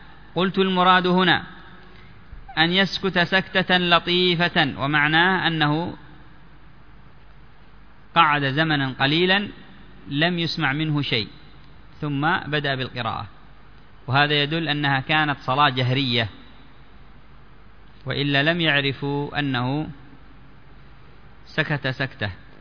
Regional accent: Yemen; وأكثر ما عندنا في اليمن ينزل البرد

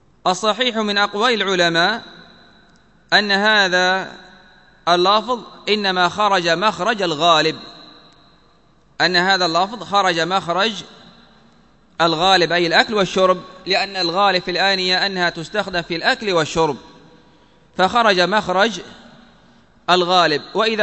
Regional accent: Yemen; يعني مثلا عندنا في اليمن الجنبية، الخنجر

